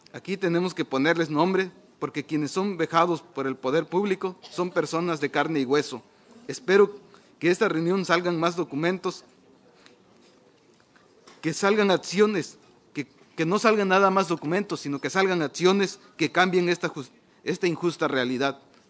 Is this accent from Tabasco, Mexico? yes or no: no; Guerrero, Mexico; Guerrero, el estado de donde soy originario